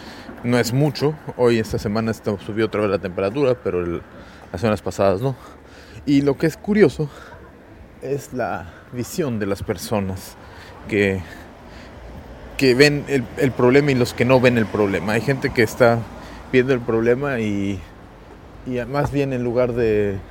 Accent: Mexico; Yo, como buen mexicano, se hace frío y me pongo una chamarra sin darme cuenta que teníamos calefacción

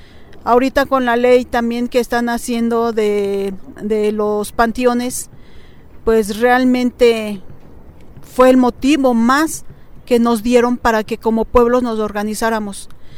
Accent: Los Reyes Culhuacán, Mexico City, Mexico; Soy del pueblo de Los Reyes, Culhuacán.

